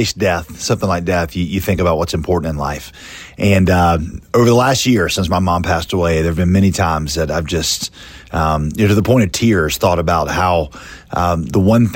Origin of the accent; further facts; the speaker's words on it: Winston-Salem, North Carolina, United States; So I grew up in Winston-Salem, where you grew up.